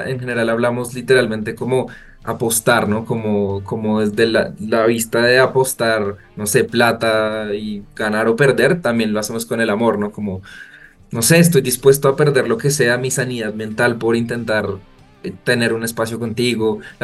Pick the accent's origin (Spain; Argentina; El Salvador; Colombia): Colombia; a veces como colombianos interpretamos, que nosotros sí venimos de una cultura muy bailadora